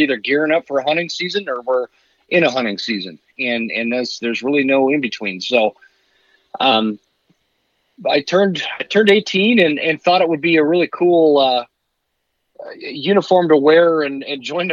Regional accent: Utah, United States; I grew up in Utah, and spent a lot of time in Utah, Idaho, and Wyoming, doing very outdoorsy.

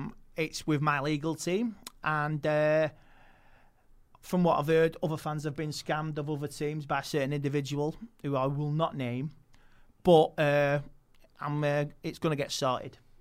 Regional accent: Manchester, North West England, United Kingdom; Because I'm from Manchester. Yeah. I'm not a tourist.

